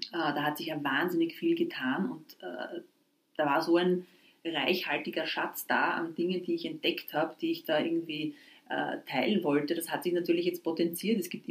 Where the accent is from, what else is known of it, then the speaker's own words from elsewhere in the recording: Austria; bei uns in Österreich.